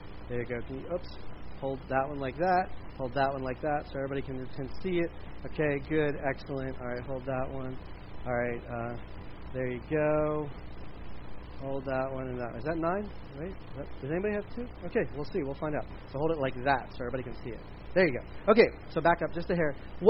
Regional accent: Delaware, United States; I did not grow up in central Pennsylvania. I grew up in Delaware. So we didn't have things like the outdoors.

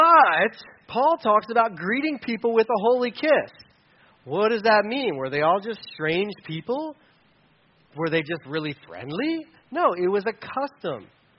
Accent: Delaware, United States; where I grew up in Delaware, you know, people didn't hold their guns like this.

